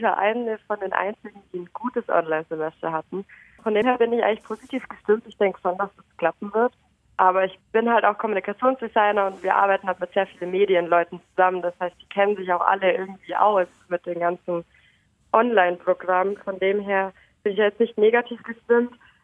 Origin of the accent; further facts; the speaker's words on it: Germany; Allgemein, also bei uns in Deutschland ist es ja so, dass wir für jede Vorlesung einen Zoom-Link kriegen